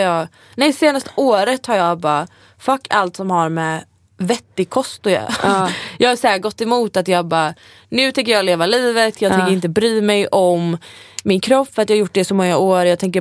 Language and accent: Swedish; Gothenburg, Västra Götaland County, Sweden; För när jag var hemma i Göteborg så fick jag extrem så här, jag kastades tillbaka till alla känslor och minnen typ jag hade när jag var tonåring.